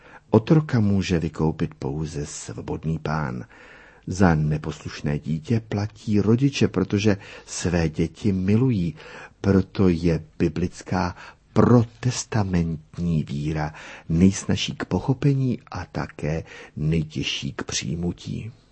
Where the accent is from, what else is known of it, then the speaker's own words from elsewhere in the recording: Prague, Czechia; also born or lived in United States; Jsem narozen a vychován v Praze z hanáckého otce a středoslovenské matky.